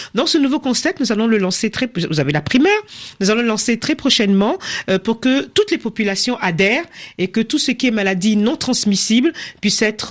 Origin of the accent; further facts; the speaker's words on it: Côte d’Ivoire; chez nous en Côte d'Ivoire, c'est le cancer du sein qui est le premier cancer.